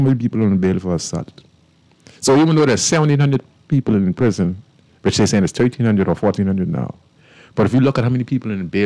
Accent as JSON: {"language": "English", "country": "Bahamas", "said": "Bahamas is supposed to be the greatest example for the world. Because we have a country that are governed by a race of people, even though, but the majority of us, you know, we come from"}